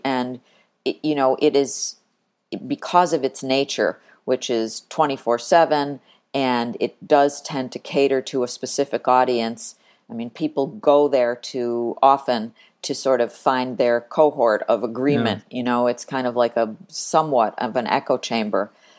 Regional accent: Buffalo, New York, United States; it was my hometown, and I got to lead a newsroom of 200 people and do some really, really important work for the region and the community. So I always think of that as the most important honor of my career. But I was lucky enough to go from Buffalo

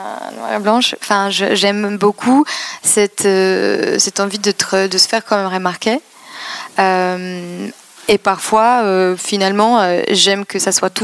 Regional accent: Poznań, Greater Poland Voivodeship, Poland; French is a second language; À Poznań. C'est une ville entre Varsovie et Berlin. J'ai grandi avec, une bande de garçons

